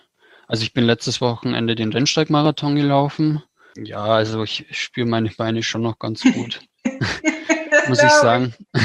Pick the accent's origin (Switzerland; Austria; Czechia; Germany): Germany; Bavaria; ich komme aus der Gegend von Regensburg.